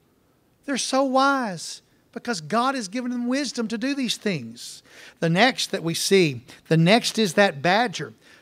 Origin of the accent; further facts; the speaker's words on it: Waxahachie, Texas, United States; I grew up in Waxahachie and we have fields. Most of the people in my church, my home church, were farmers.